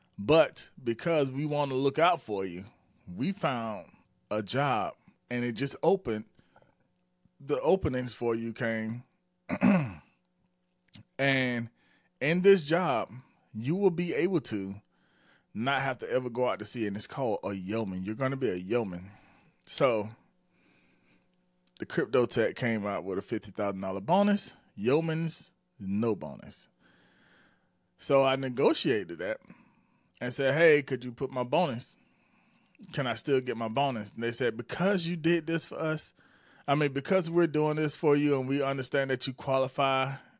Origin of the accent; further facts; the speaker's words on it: Batesburg-Leesville, South Carolina, United States; I'm from Batesburg, Leesville, South Carolina. Graduated in 2000. So, if you go look at that, Batesburg, Leesville is a very, very, very small town.